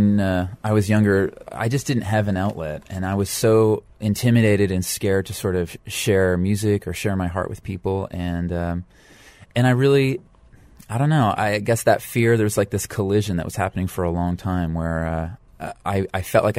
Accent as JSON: {"language": "English", "region": "Nova Scotia", "country": "Canada", "said": "I mean, I'm a kid from Nova Scotia, Canada."}